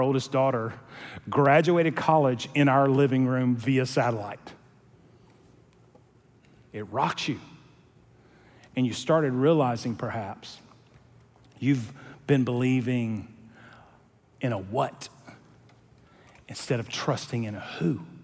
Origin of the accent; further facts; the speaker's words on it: Georgia, United States; For those of you that don't remember, the devil went down to my home state.